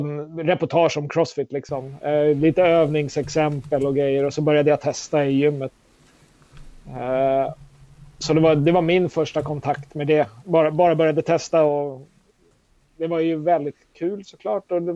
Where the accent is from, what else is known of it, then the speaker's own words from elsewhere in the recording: Stockholm County, Sweden; från Roslagen. Skulle jag väl säga det första jag skulle säga då.